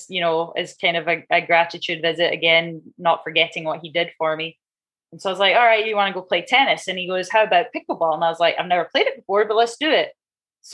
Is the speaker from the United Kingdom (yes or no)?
yes; Scotland, United Kingdom; I mean, being Scottish, okay, obviously has to be someone Scottish.